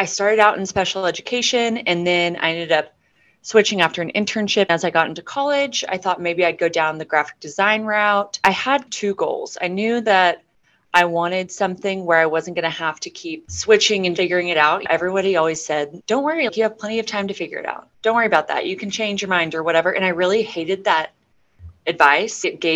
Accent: Midland, Texas, United States; I grew up out here in Midland, which is an oil and gas town. It's a mix between a big city, but still has that small town feel where everybody knows each other.

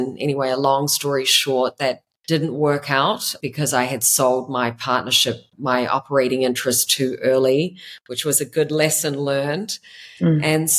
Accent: New Zealand; My background is I'm a New Zealander, was born and raised in New Zealand.

